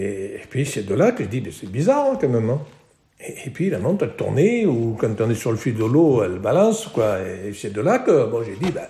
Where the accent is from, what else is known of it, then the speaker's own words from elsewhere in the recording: Assis-sur-Serre, Hauts-de-France, France; born there; Je suis né à Assis-sur-Serre, dans le département de l'Aisne, le 8 octobre 1946.